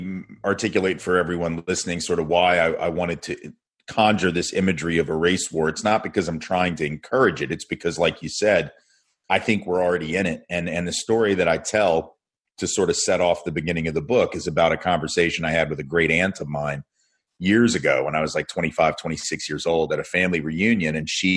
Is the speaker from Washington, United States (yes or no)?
no; Nashville, Tennessee, United States; I grew up in Nashville and went to preschool at a historically black college.